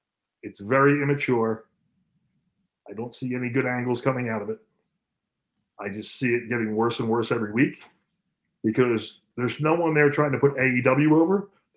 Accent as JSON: {"language": "English", "town": "Philadelphia", "region": "Pennsylvania", "country": "United States", "tie": "born or raised there", "said": "I thought WrestleMania, which is in my hometown of Philly, I thought it was going to be the worst WrestleMania of all time."}